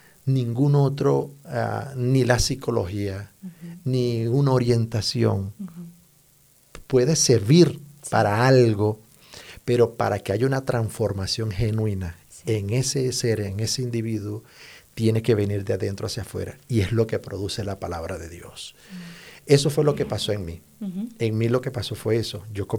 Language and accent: Spanish; Venezuela; moved away; Recuerda que somos inmigrantes, yo vengo de Venezuela.